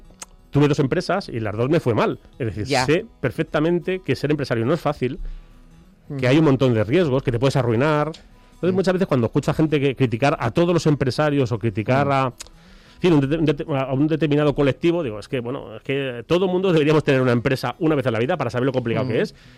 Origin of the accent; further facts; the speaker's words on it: Leganés, Community of Madrid, Spain; Yo nací en La Paz, mis padres ya vivían en Leganés y yo nací en La Paz porque no había, era el hospital, fíjate, cruzar Madrid entero para ir al hospital de La Paz a que mi madre diese a luz. Y en cuanto le dieron el alta, pues ya nos vinimos a Leganés.